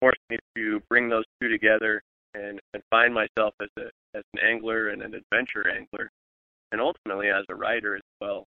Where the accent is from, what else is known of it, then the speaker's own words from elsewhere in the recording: Montana, United States; now in Seattle, United States; Well, I grew up in Montana. My family was a fly fishing family, and got started with that fairly early.